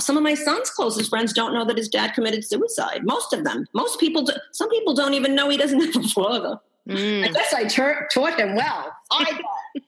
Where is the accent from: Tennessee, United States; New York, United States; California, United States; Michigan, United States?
New York, United States; Queens; accent: Queens; I have the Queens accent. I'm like the stereotypical Italian from Queens